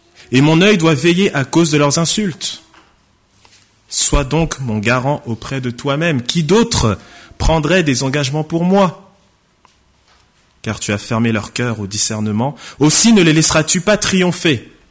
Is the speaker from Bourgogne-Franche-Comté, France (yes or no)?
no; Orléans, Centre-Val de Loire, France; also born or lived in Saint-Denis; now in Aix-en-Provence, France; je viens du département du Loiret, d'Orléans. J'ai grandi là-bas, j'ai passé toute ma vie là-bas. C'est ma ville, c'est Orléans quoi. Et donc voilà, je suis pas vraiment né à Orléans, moi je suis né plutôt à Saint-Denis dans le 93